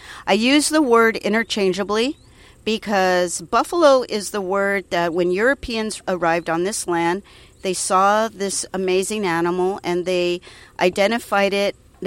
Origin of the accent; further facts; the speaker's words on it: Colorado, United States; also born or lived in South Dakota; And growing up in Colorado in that era, it was amazing to reconnect with so many other indigenous people who also have reconnected with their indigeneity.